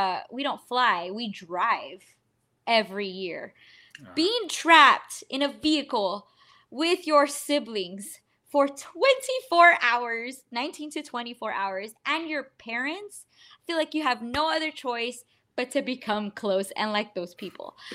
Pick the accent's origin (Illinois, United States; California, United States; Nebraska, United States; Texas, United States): Texas, United States; born there; So I was born in Texas. My grandparents are from Wisconsin.